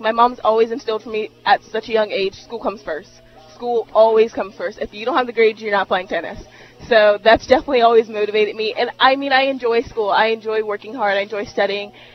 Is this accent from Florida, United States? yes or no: yes; Florida, United States; I'm from Florida, and my uncle played all the time